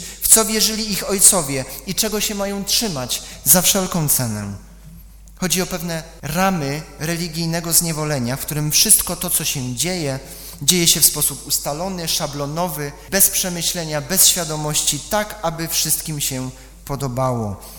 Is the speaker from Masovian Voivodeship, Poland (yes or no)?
no; Silesian Voivodeship, Poland; Sam przecież pochodzę z tego kościoła, dodatkowo jeszcze ze Śląska Cieszyńskiego, w którym o tych sprawach zupełnie się nie mówiło.